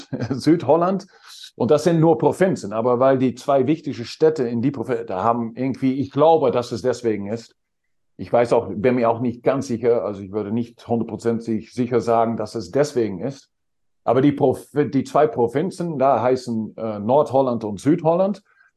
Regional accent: Gelderland, Netherlands; German is a second language; da in der Achterhoek heißt das Gebiet, so an wo ich aufgewachsen bin, da gibt's auch viele deutsche irgendwie Slangwörter, die wir aufgenommen haben, und das ist Grenze ans Ruhrgebiet.

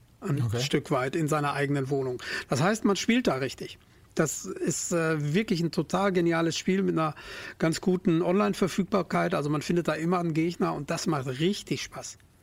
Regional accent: North Rhine-Westphalia, Germany; wir sind aus dem Ruhrgebiet übrigens.

